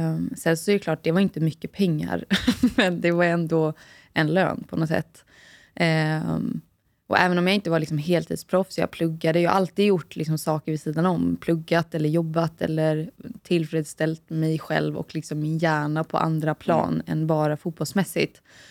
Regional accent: Oskarshamn, Kalmar County, Sweden; also born or lived in Gothenburg; jag är född i Göteborg, men där bodde jag ju till jag var liksom 2 år gammal. Så det kommer jag ju knappt ihåg. Och sen flyttade vi till Oskarshamn och blev kvar där fram till gymnasiet. Då flyttade jag till Växjö i fotbollsgymnasiet.

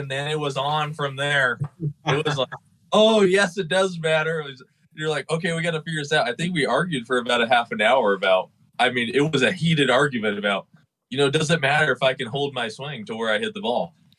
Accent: Arvada, Colorado, United States; I'm from Arvada, Colorado.

